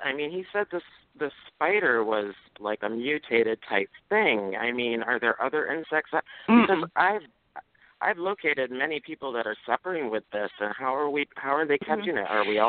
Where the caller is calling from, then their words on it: North Carolina, United States; I'm calling from North Carolina.